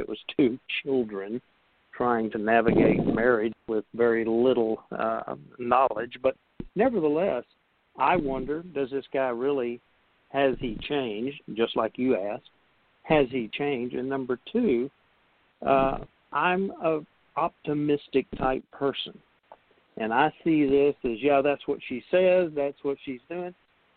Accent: Texas, United States; because I'm a guy and I'm a Texan and I know everything.

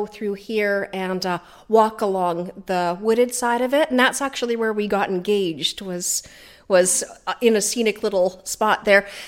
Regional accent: Ladysmith, British Columbia, Canada; now in Colwood, Canada; So I come from Ladysmith. My family's been there for 100 years.

